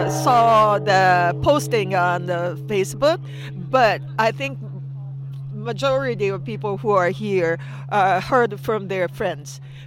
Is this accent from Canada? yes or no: no; Tokyo, Japan; English is a second language; now in United States; Yes, I am from Tokyo.